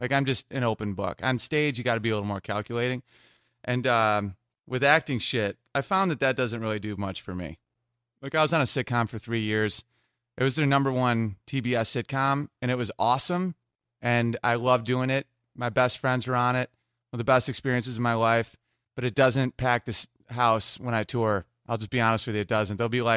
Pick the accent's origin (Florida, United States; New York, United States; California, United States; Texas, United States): New York, United States; Oswego; I will be at the Foundry in Oswego, New York, my hometown.